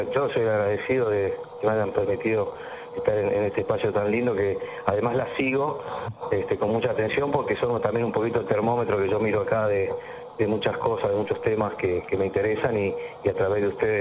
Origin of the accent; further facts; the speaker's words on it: Argentina; Me da un poquito de vergüenza decirlo como argentino